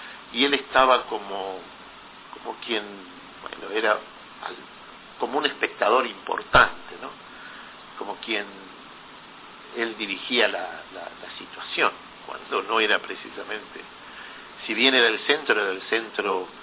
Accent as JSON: {"language": "Spanish", "town": "La Plata", "region": "Buenos Aires Province", "country": "Argentina", "tie": "born there", "said": "yo estudié en el Seminario de La Plata, yo soy nacido en La Plata y estudié en el Seminario de La Plata"}